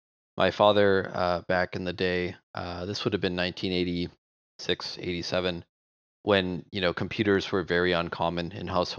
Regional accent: Calgary, Alberta, Canada; now in United States; we grew up in Canada. I'm from Calgary, Canada. I'm an immigrant to the United States.

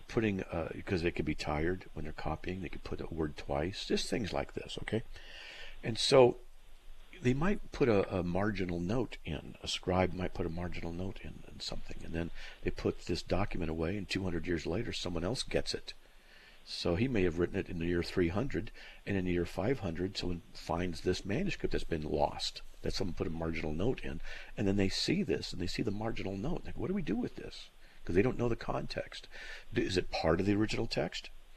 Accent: California, United States; And so, you know, I grew up basically in Southern California, and you didn't do that.

